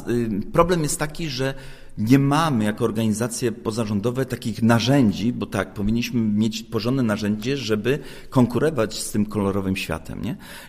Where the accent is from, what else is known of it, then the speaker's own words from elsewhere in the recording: Gorzów Wielkopolski, Lubusz Voivodeship, Poland; Po prostu problemem na przykład Gorzowa, bo jestem z Gorzowa